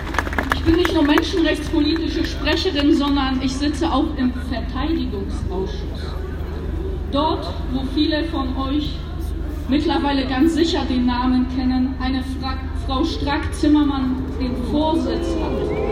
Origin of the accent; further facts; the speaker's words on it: Poland; Und ich habe es ja vorhin gesagt, ich komme aus Polen.